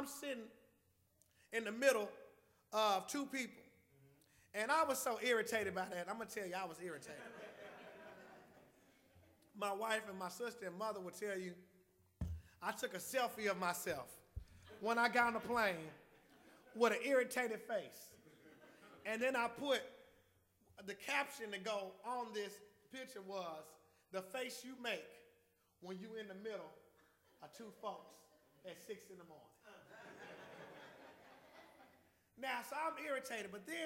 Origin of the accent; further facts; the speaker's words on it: Nashville, Tennessee, United States; And I said, I'm from Nashville.